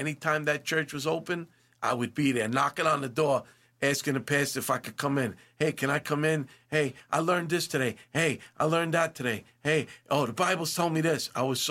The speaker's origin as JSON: {"language": "English", "town": "Brooklyn", "region": "New York", "country": "United States", "said": "I'm from Brooklyn. I don't know none of this stuff."}